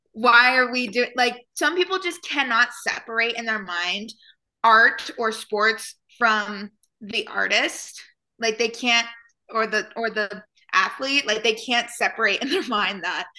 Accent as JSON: {"language": "English", "country": "United States", "said": "no, I'm American. I'm still proud to be from here."}